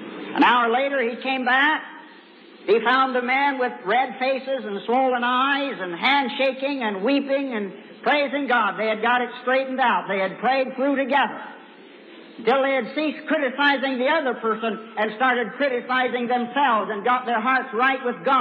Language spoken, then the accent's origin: English; Kansas, United States; Out in my home state of Kansas